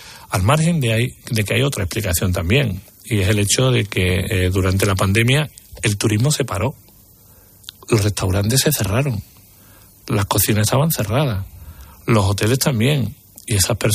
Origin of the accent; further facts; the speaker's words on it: Andalusia, Spain; Somos tan españoles como andaluces, o tan andaluces como españoles.